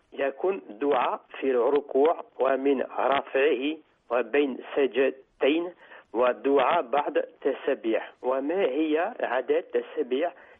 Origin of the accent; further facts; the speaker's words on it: France; born there; Arabic is a second language; أنا ولدت في فرنسا وتعلمت اللغة العربية، ولكن نطق الحرف ضاد صعب